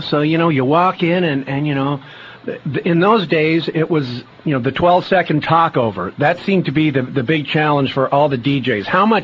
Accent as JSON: {"language": "English", "town": "Dundas", "region": "Ontario", "country": "Canada", "tie": "born or raised there", "said": "I think it was growing up in Dundas, we knew so many people like that."}